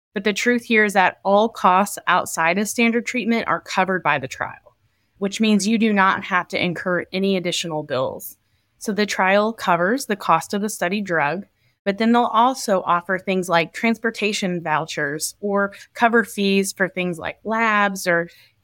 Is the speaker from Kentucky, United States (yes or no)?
yes; Kentucky, United States; also born or lived in California / Kansas; So I am originally from the Bluegrass State of Kentucky, but I lived in California and Kansas for training, and now I'm very happy to be caring for patients in the beautiful state of Virginia.